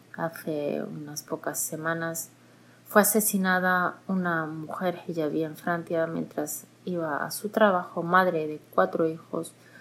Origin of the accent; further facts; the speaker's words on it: Melilla, Spain; Yo soy de Melilla, donde la mitad de la población o más de la mitad de la población somos musulmanes